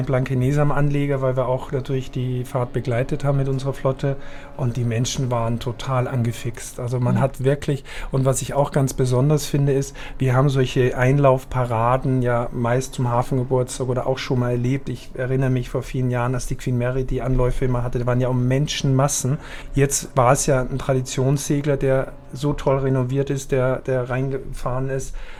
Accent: Austria; now in Hamburg, Germany; weil wir beide nicht wirklich aus Hamburg sind, muss ich ja sagen, dass ich als Österreicher und du geborene Schweizerin

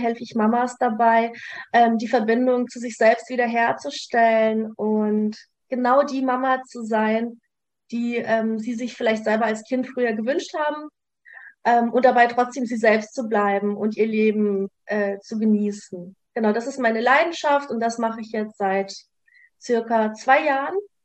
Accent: Gottenheim, Baden-Württemberg, Germany; also born or lived in Ukraine / Russia; ich bin 37 Jahre alt. Und ich komme aus dem Örtchen Gottenheim bei Freiburg im schönen Südbaden in Deutschland. Ursprünglich gebürtig komme ich allerdings aus Russland, beziehungsweise bin in der Ukraine geboren, bin mit 6 Jahren nach Deutschland ausgewandert.

